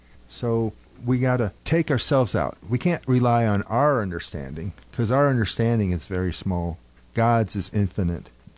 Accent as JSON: {"language": "English", "town": "Chicago", "region": "Illinois", "country": "United States", "tie": "born there", "said": "I was born in Chicago, lived there about a year and a hal"}